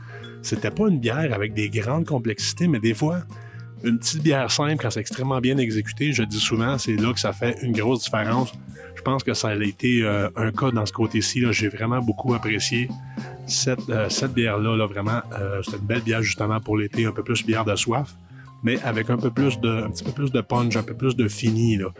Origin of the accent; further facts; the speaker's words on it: Cowansville, Quebec, Canada; la microbrasserie de mon village natal de Cowansville